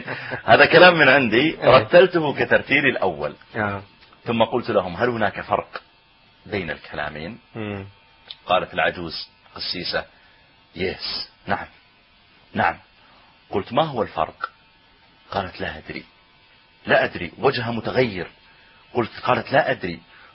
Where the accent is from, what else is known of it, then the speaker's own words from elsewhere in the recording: Pakistan; Arabic is a second language; انا اعجمي انا باكستاني